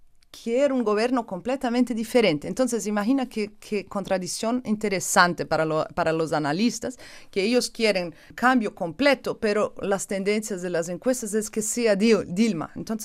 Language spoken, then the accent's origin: Spanish; Brazil; Spanish is a second language; Yo soy brasileña, entonces nosotros decimos en Brasil que el fútbol es una cajita de sorpresas